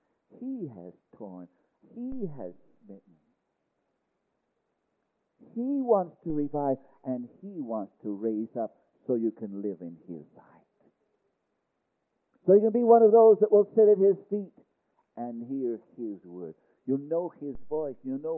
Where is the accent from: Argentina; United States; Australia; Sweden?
Argentina; I said, I'm a missionary from Argentina.